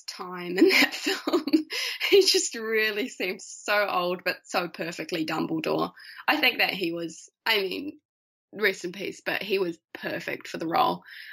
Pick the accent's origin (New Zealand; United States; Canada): New Zealand; Oh, I didn't know anything about him outside of Harry Potter, but I'm from New Zealand, so that's what I'm using as my excuse.